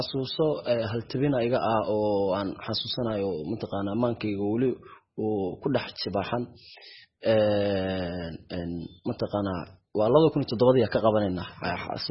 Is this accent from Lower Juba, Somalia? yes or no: no; Mogadishu, Banaadir, Somalia; born there; Waxaan ku dhashay shaqsiyan magaalada Muqdisho adigu 9-meeyadii.